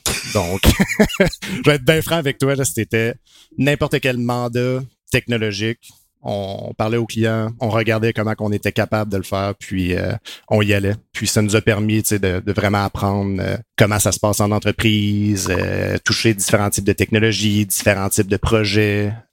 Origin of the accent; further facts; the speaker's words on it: Quebec City, Quebec, Canada; now in Montreal, Canada; Donc, je viens de Québec. J'ai déménagé à Montréal pour aller à l'ETS, l'École de technologie supérieure en ingénierie logicielle.